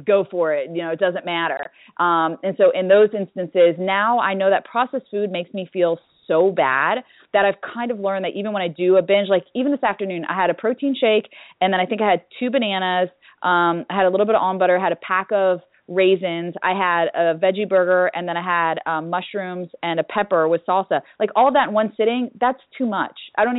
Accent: Florida, United States; So I grew up in South Florida and went to space camp twice as a kid.

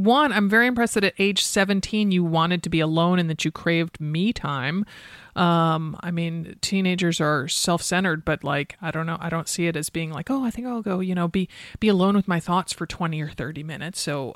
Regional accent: Stamford, Connecticut, United States; I grew up in Stamford, Connecticut. So I've been in and around the city enough

